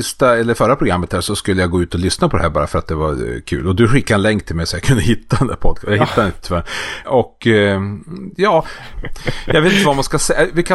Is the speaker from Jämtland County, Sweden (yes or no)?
no; Skellefteå, Västerbotten County, Sweden; så min hemstad Skellefteå